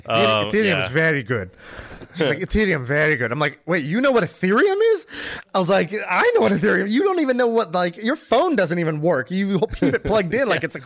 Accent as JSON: {"language": "English", "country": "United States", "tie": "born or raised there", "said": "And so, even me, I grew up in America, but I didn't do Boy Scouts"}